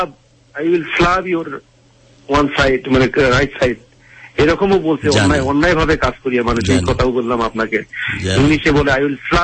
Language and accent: Bangla; Bangladesh; এইরকম কম্পিটিশনে আমি সেখানে বাংলাদেশের মানুষ হিসেবে আমি নিজের দেশকে সম্মান মানে নিজের দেশের ইজ্জত সম্মান রক্ষার জন্য কত পরিশ্রম করছি।